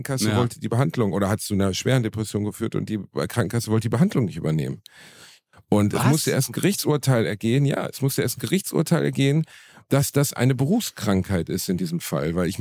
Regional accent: Germany; ich bin ein Deutscher

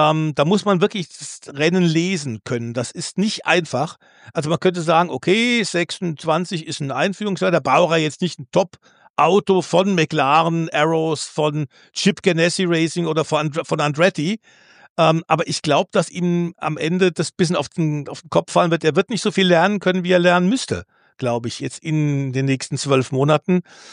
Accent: Germany; wir kommen aus Deutschland, müssen dann unserem Akzent hier auch kennen und hören

